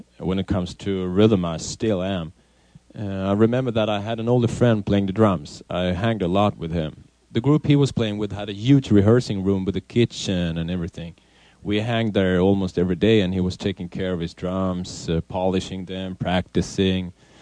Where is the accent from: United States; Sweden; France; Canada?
Sweden; Surahammar, Västmanland; English is a second language; also born or lived in Kalmar; I was born in Kalmar, in the southeastern part of Sweden, just outside of Nybro, where we lived at the time. We moved around quite a bit after that, though, and I'm raised in a small town about 1 hour drive to the west from Stockholm called Surahammar.